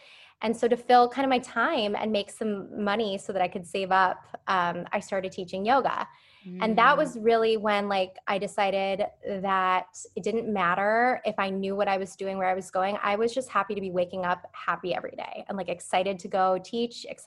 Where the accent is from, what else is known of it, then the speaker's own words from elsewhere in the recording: Phoenix, Arizona, United States; now in San Diego, United States; I moved to San Diego, which is where I live now, but I came from Phoenix